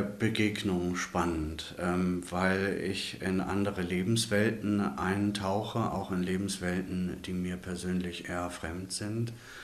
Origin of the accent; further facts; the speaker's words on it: Lower Saxony, Germany; now in Bremerhaven, Germany; Ich komme aus Ostfriesland, ja.